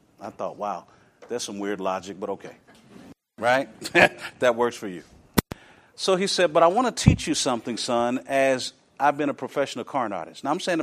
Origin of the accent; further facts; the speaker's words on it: Rome, Georgia, United States; also born or lived in Texas; whenever I come back to Georgia, because I'm from here, I think about that. I was born in Rome, Georgia, Floyd County.